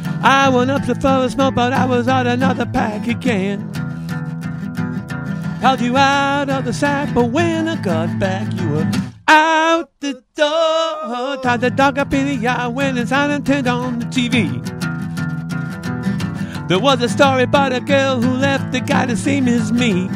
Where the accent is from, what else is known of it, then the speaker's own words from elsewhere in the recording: Hamilton, Ontario, Canada; I'm from Hamilton, Ontario, Canada, which is a steel town. And it's right in between between Toronto and Buffalo and Niagara Falls.